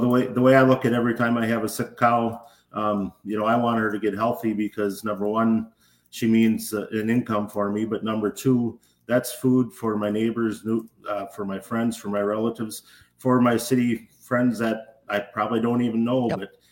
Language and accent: English; Cashton, Wisconsin, United States; born or raised there